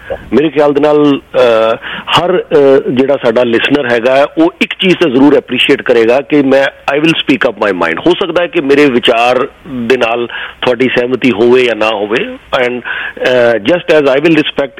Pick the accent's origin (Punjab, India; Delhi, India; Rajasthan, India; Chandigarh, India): Punjab, India; ਮੈਂ ਪੰਜਾਬ ਤੋਂ ਹਾਂ ਆਇਸ਼ਾ ਜੀ